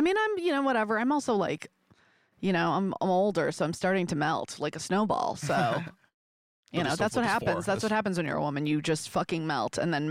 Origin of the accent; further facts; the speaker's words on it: Michigan, United States; Growing up in Michigan, my friend's dad was Alan Trammell.